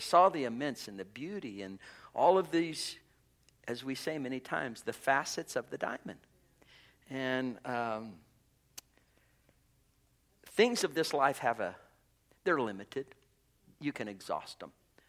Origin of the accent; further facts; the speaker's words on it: Golden, Colorado, United States; You know, I grew up in Golden.